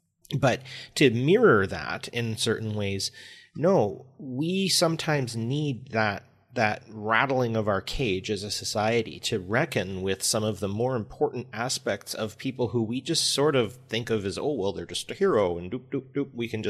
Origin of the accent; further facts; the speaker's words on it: Edmonton, Alberta, Canada; where I grew up in Edmonton, we have Churchill Square.